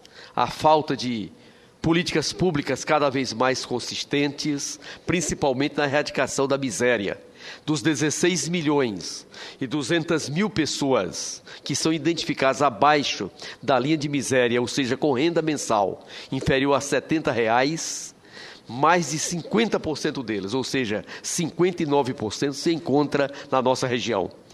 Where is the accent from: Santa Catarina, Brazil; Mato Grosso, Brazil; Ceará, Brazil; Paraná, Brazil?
Ceará, Brazil; eu que sou do Estado do Ceará, o nosso Nordeste